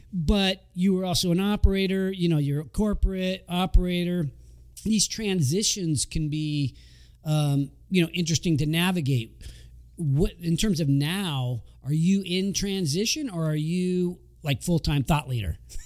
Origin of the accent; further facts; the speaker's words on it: Sacramento, California, United States; a little bit like growing up in Sacramento, you hope you get a job for the state so you have PERS.